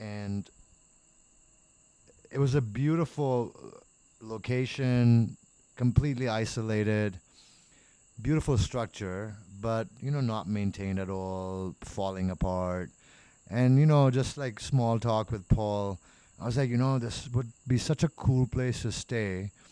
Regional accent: Karachi, Sindh, Pakistan; I love the beach because I am from Karachi.

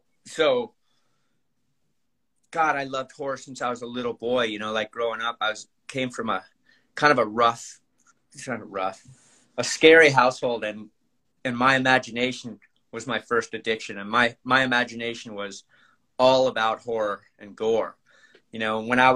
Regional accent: Los Angeles, California, United States; Because, I mean, I'm from Los Angeles.

